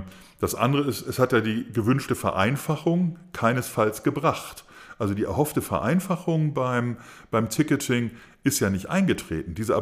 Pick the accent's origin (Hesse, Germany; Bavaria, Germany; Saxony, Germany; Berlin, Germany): Berlin, Germany; als Berliner